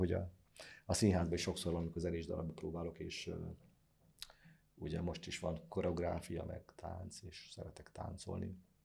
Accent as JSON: {"language": "Hungarian", "town": "Tarcal", "region": "Borsod-Abaúj-Zemplén", "country": "Hungary", "tie": "born or raised there", "said": "egy barátom ott a szülőfalumban, Tarcalon, aki ott a faludiszkót tartotta."}